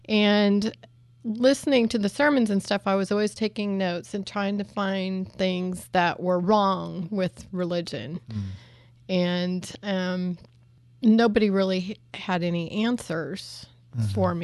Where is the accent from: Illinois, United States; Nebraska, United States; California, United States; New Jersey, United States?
Nebraska, United States; I grew up in Nebraska, and he had some family that was in Nebraska.